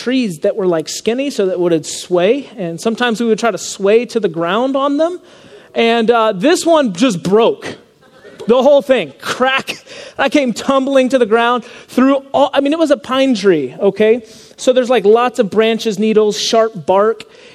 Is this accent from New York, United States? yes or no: no; Georgia, United States; And that was in Lilburn, Georgia. I grew up in Georgia.